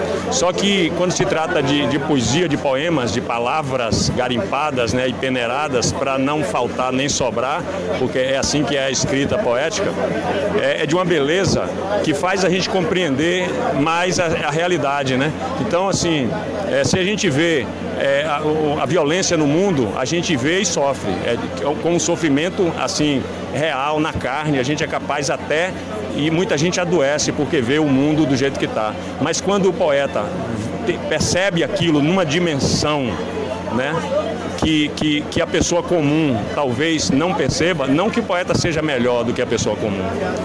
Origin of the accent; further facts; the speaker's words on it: Itabuna, Bahia, Brazil; é um canto que desde criança eu via nas feiras livres, lá na Mangabinha, em Itabuna. Eu nasci no Alto da Lua, que é um ponto alto do bairro da Mangabinha.